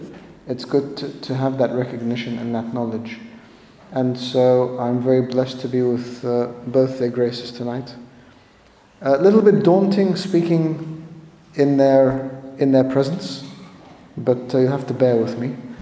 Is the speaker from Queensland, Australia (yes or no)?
no; Sydney, New South Wales, Australia; We grew up in Sydney long before many of you were actually born.